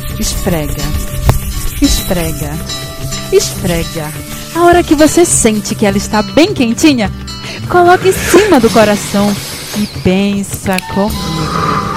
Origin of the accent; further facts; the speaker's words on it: Macapá, Amapá, Brazil; eu sou aqui de Macapá.